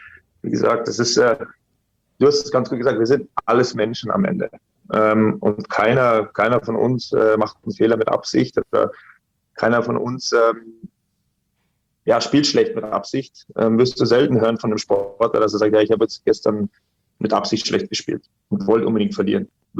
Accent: Bavaria, Germany; Also ich bin ja aus Bayern, da trinken wir auch gerne mal ein Bier.

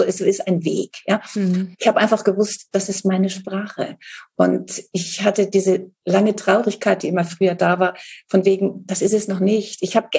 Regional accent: Northern Germany, Germany; ich bin auf einem Bauernhof aufgewachsen in Norddeutschland

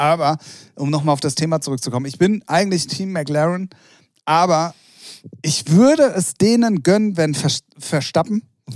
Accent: Hamburg, Germany; als Hamburger Jung.

